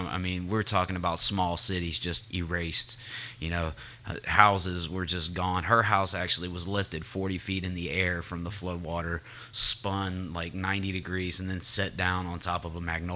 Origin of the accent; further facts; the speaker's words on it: New Orleans, Louisiana, United States; born there; Yeah, I was born in New Orleans.